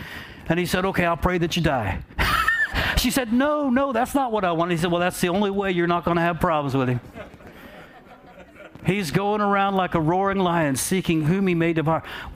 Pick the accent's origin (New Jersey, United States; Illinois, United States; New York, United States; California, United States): New Jersey, United States; I said, "I'm from New Jersey," and they started laughing